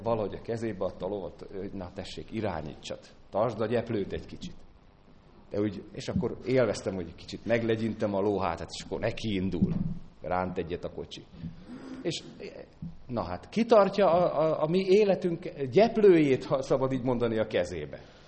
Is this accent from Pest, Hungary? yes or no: yes; Tápiószele, Pest, Hungary; amikor gyerekkoromban Tápiószelén éltünk, akkor még volt elég sok lovaskocsi